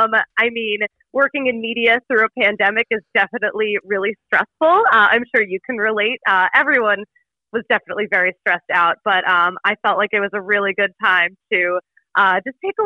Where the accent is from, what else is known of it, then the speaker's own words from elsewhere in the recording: Philadelphia, Pennsylvania, United States; I grew up in Philly, but like for some reason I'd never been to Pittsburgh.